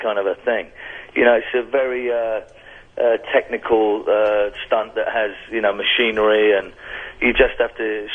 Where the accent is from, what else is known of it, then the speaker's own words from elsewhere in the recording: United Kingdom; I mean, I know from being a Brit myself, it's you know, there's definitely an appetite for that.